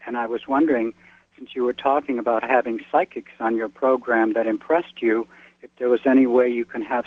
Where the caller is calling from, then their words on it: Newport, Rhode Island, United States; I'm calling from Newport, Rhode Island.